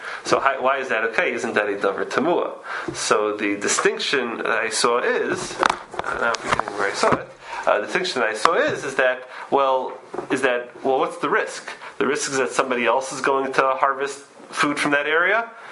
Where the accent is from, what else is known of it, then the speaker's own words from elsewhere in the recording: Queens, New York, United States; Yeah, when I grew up in Queens. There is Yeshiva Central Queens was the more modern school. That's where I went